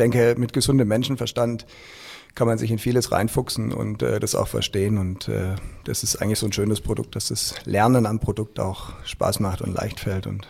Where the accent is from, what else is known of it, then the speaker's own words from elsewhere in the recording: Stuttgart, Baden-Württemberg, Germany; Ich bin ja eigentlich in Stuttgart groß geworden, habe da Abitur gemacht und habe danach Wirtschaft studiert und bin dann 10 Jahre in Frankfurt bei einer Bank gewesen.